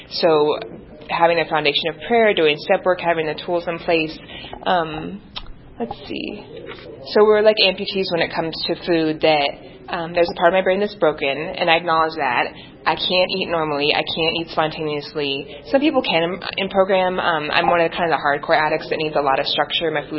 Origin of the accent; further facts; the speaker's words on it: Broomfield, Colorado, United States; I'm from Broomfield, so pretty local.